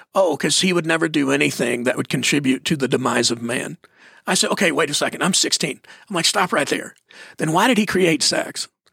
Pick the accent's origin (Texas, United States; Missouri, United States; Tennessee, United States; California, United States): Texas, United States; Mesquite; I grew up in Mesquite, Texas